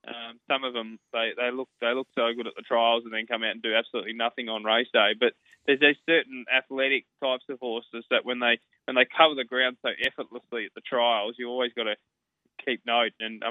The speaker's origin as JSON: {"language": "English", "country": "Australia", "said": "albeit that it was disappointing as an Australian fan."}